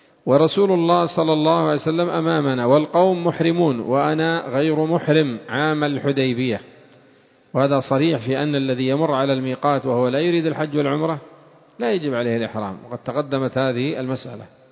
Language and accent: Arabic; Yemen; وهل يوجد الحمار الوحشي الآن عندنا في اليمن؟